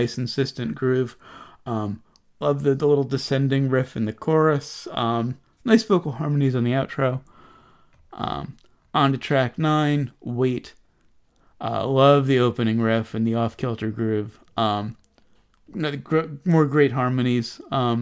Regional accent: New Jersey, United States; We're both originally from Jersey. I still live here.

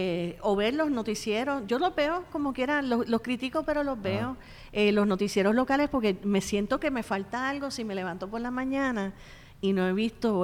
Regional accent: Puerto Rico; Yo amo esta patria, yo soy puertorriqueña, mi espíritu corre por todo Santurce y Ocean Park.

